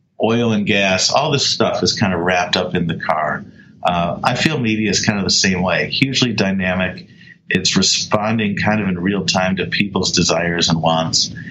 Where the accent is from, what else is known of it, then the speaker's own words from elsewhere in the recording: Detroit, Michigan, United States; So I grew up in Detroit and, right off of Woodward Avenue, M1, the first paved road in America